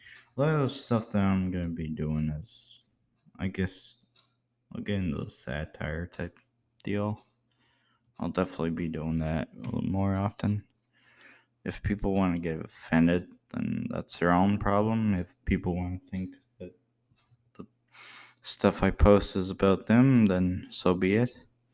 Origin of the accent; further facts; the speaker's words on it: Canada; I know I'm Canadian and all